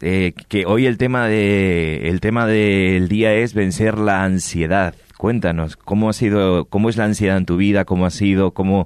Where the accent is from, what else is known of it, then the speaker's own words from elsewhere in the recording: Canary Islands, Spain; now in Buenos Aires, Argentina; me recuerda a mi tierra, las Islas Canarias, qué maravilla.